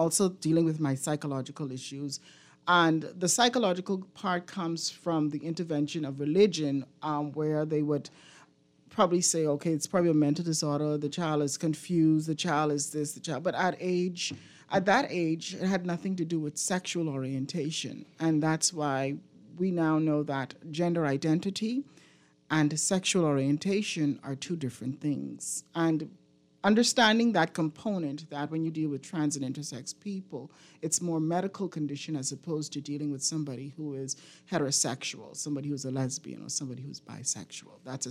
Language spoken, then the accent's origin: English; Bahamas; Well, for me, growing up in the Bahamas, coming under a religious background, coming from a loving family